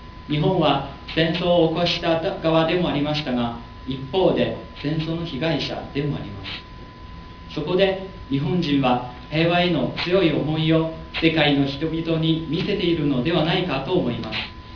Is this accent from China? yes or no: yes; China; Japanese is a second language; now in Japan; 僕は中国から来ました。中国で戦争についての話は教えられましたが、平和について自分で考えたことはほとんどありませんでした。日本に来てから2年になります。